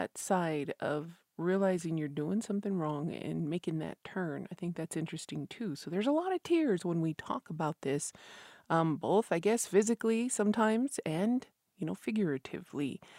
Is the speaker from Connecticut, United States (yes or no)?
no; Isleta Pueblo, New Mexico, United States; from Isleta Pueblo